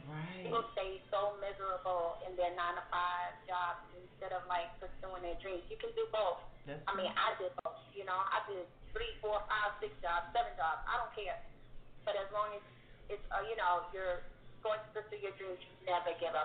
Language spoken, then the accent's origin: English; Trinidad & Tobago; now in United States; I'm from Trinidad.